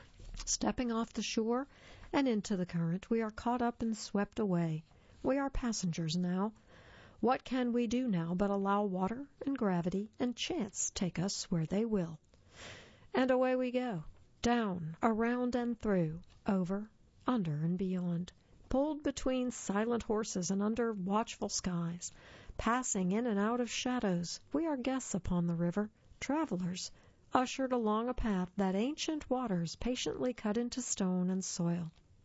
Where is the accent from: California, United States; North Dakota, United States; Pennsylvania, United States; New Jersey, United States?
Pennsylvania, United States; Pittsburgh; I'm from Pittsburgh and the Youghiogheny goes through Pittsburgh.